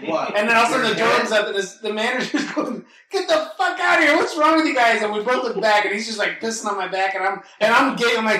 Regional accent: Florida, United States; My best buddy, John, growing up in Florida, my buddy John and I were surfing up by the pier

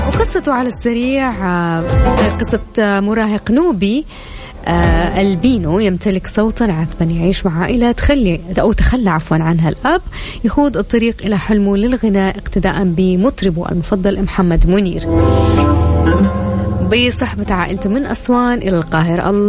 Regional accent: Saudi Arabia

